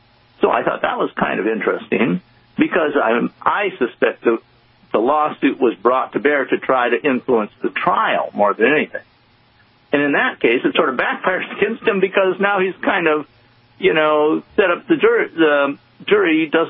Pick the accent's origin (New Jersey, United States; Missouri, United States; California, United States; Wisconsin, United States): Wisconsin, United States; And I actually grew up under precursors to that law when I grew up in Wisconsin, you know, more than 50 years ago.